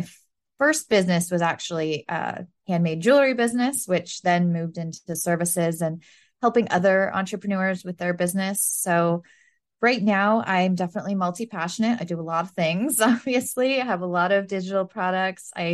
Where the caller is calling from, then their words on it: Ontario, Canada; I am in Ontario, Canada, and right now it's almost 9 o'clock in the evening.